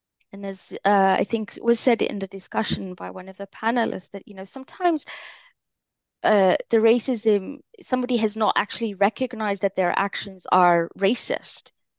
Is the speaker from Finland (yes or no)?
yes; Finland; also born or lived in Kenya; And then I come back to Finland, my home country, where I never had anything else as other than I have a Finnish passport. So this is my home country.